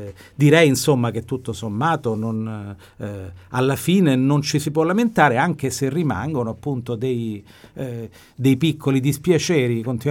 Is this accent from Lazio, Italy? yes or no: yes; Rome, Lazio, Italy; lo dico da romano